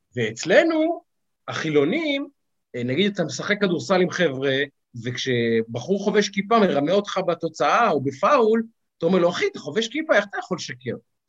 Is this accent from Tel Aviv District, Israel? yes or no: yes; Ramat Gan, Tel Aviv District, Israel; אני גדלתי בשכונה חרדית, שכונה חילונית, סליחה. ברמת גן יש גם הרבה כמובן חופשי כיפה, וכל הילדות שלי הסתובבתי עם חבר'ה, אתה יודע, מהפועל המזרחי, מה שנקרא, מציונות הדתית